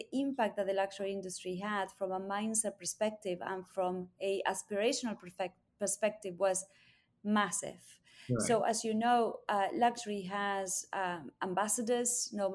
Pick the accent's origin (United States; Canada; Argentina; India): Argentina; English is a second language; now in England; as you can probably notice from my accent, I am not from England, but from Argentina, mm-hmm. Where I was born and grew up. And while I was growing up, in dictatorship.